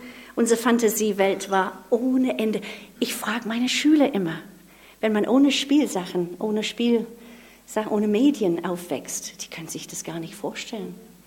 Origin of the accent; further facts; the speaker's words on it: North, Nigeria; Wir sind in einer Idylle groß geworden in Afrika. Es war wirklich das Glück eines gewonnenen Lebens. Meine Eltern sind nach Norden Nigeria gezogen, um Ruhe zu finden